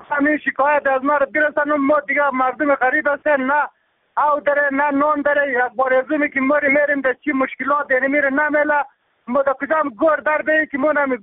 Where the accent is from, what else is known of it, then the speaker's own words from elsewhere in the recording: Bamyan, Afghanistan; ما از بامیان هستم